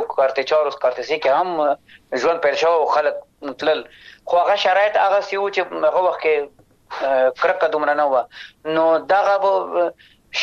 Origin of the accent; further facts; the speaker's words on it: Afghanistan; زه افغان یم د افغانستان یم